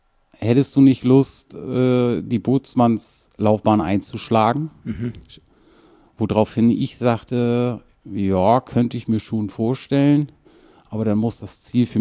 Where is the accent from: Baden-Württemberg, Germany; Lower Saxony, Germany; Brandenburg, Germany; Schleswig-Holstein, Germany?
Schleswig-Holstein, Germany; Kiel; now in Schwarzenbek, Germany; sind wir keine ursprünglichen Schwarzenbeeker. Wir sind sogenannte Kieler Sprotten, also wir kommen aus Kiel.